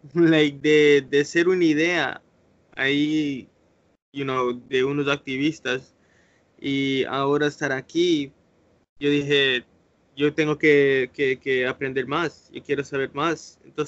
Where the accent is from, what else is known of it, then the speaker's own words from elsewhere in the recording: United States; born there; Pues sí, soy nacido aquí en los Estados Unidos. Mi mamá es colombiana, mi papá es colombiano.